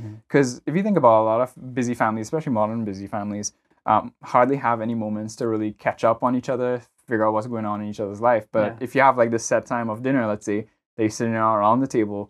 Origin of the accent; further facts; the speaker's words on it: Trinidad & Tobago; growing up in Trinidad, like, is a perfect example for me in terms of my church experience